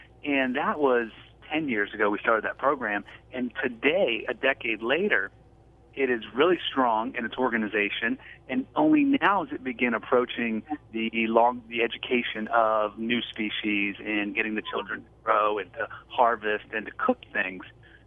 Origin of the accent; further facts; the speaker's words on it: Frederick, Maryland, United States; also born or lived in Latin America; I'm originally here from Frederick, Maryland.